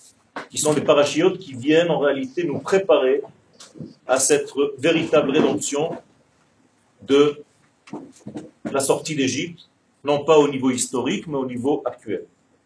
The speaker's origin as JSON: {"language": "French", "town": "Ashdod", "region": "Southern District", "country": "Israel", "tie": "born or raised there", "said": "parce que je suis né en Israël, j'ai vécu la majorité de ma vie à Ashdod."}